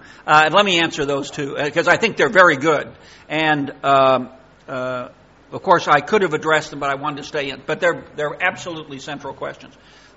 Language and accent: English; California, United States; I'm from Southern California, and I could hardly find a tie before I came here.